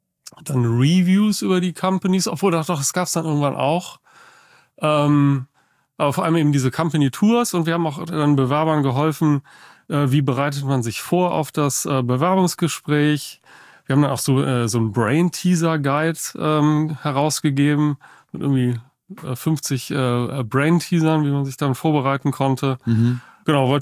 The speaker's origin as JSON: {"language": "German", "town": "Bonn", "region": "North Rhine-Westphalia", "country": "Germany", "tie": "born or raised there", "moved": "as an adult", "lives_now": "United States", "said": "Ich bin in Bonn geboren. Und in Bonn dann zur Schule gegangen, Abitur gemacht und habe dann in Köln studiert, also BWL studiert. Dann mich irgendwie nach Berlin kurz gezogen"}